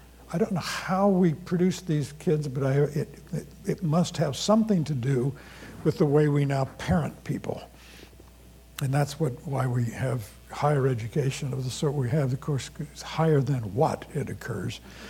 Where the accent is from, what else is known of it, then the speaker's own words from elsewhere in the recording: Champaign, Illinois, United States; When I was growing up in Champaign, Illinois, right after the Second World War, in the late 40s and early 50s